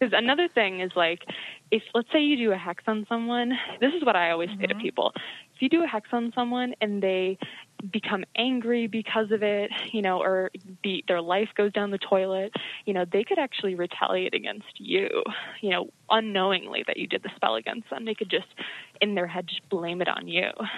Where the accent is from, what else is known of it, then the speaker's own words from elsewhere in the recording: Salem, Massachusetts, United States; I'm from Salem, Massachusetts, so I took tons of classes.